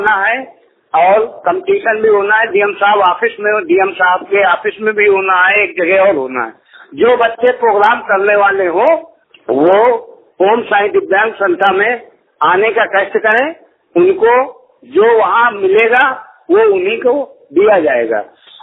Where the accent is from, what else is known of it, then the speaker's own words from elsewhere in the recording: Fatehpur, Uttar Pradesh, India; मैं फतेहपुर का निवासी हूँ